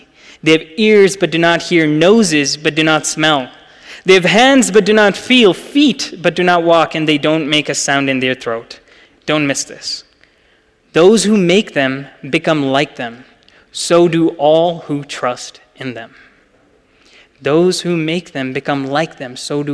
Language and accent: English; Dubai, United Arab Emirates; my lived experience as an Indian born and raised in Dubai matters to him when he does sermon prep.